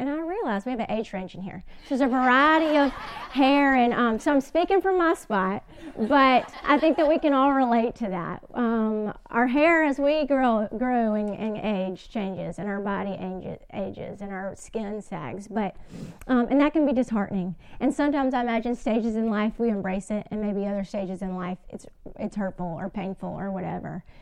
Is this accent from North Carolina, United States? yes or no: no; Alabama, United States; now in Mississippi, United States; I'm from Alabama, but I live in Mississippi now.